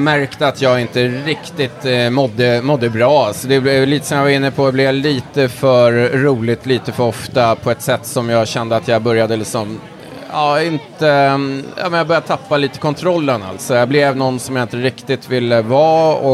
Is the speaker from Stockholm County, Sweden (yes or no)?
yes; Stockholm, Stockholm County, Sweden; Nej, jag är uppväxt på Södermalm